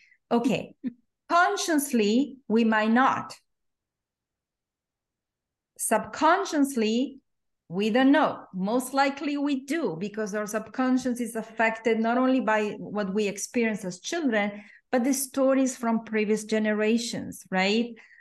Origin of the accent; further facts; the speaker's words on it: Argentina; growing up in Argentina